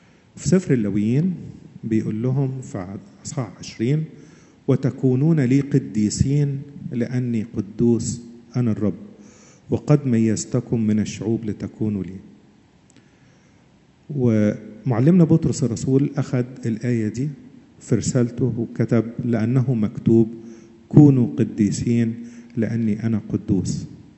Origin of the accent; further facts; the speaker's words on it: Egypt; عندنا في مصر